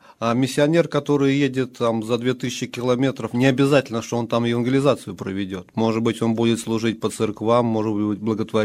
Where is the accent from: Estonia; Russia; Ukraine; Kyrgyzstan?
Estonia; Мы приезжаем из Эстонии в эстонских костюмах